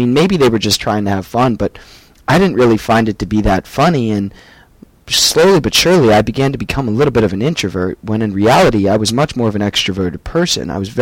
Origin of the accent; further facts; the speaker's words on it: Pennsylvania, United States; also born or lived in Michigan; growing up as a child, and for the most part, I was a really happy kid, up until the point where I moved from Michigan to Pennsylvania, and that was about the age 6 and a half